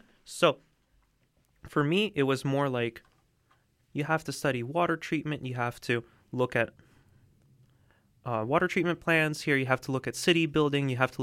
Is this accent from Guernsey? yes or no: no; Vancouver, British Columbia, Canada; Growing up in Vancouver, I'm lucky to be surrounded by some of the most pristine nature, beautiful mountains to the sea just beside us.